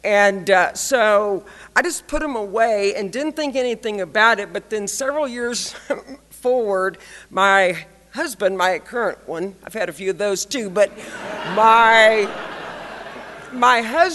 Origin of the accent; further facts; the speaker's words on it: Texas, United States; But again, so I grew up in East Texas.